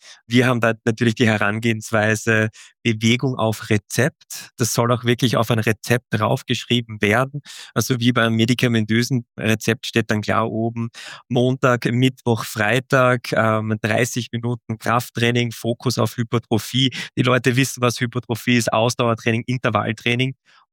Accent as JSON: {"language": "German", "town": "Aachen", "region": "North Rhine-Westphalia", "country": "Germany", "said": "ich komme aus Aachen, bin dort Kardiologe am Uniklinikum"}